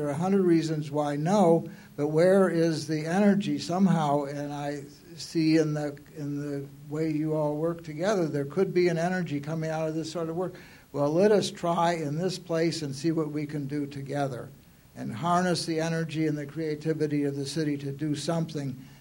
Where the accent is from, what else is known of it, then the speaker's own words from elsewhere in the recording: Ann Arbor, Michigan, United States; I grew up in Ann Arbor. I came back here 20 years ago when the Homeless Action Group was active.